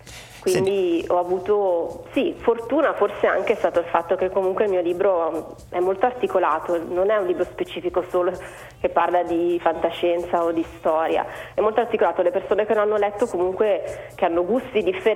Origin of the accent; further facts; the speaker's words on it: Como, Lombardy, Italy; Io sono di Como